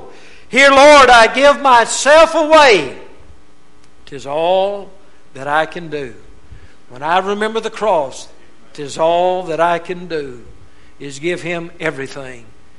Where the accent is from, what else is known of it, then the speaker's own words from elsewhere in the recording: Rayville, Louisiana, United States; Every now and then I go through my hometown, great metropolitan area called Rayville, Louisiana.